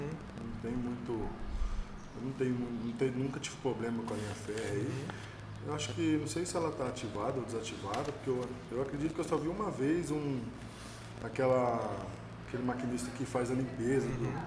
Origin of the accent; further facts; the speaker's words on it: Lençóis Paulista, São Paulo, Brazil; Eu sou de Lençóis Paulista, né? Nascido e criado lá.